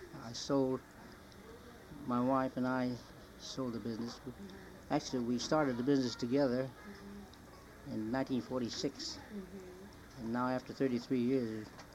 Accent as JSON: {"language": "English", "town": "Oakland", "region": "California", "country": "United States", "tie": "born or raised there", "also_born_or_lived": "Fresno / Hanford", "said": "I was born in Fresno, California, January 30th, 1904. Mm-hmm. And I've lived in California all my life. At first in Hanford for a few years. After the San Francisco earthquake, mm-hmm. my folks moved to Oakland"}